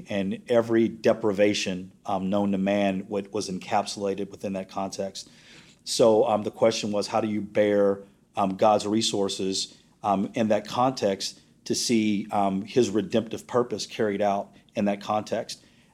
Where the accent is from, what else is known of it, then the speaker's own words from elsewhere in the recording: Dallas, Texas, United States; Well, I'm from South Dallas. And South Dallas, the zip code that I'm from, is one of the most impoverished zip codes in the nation.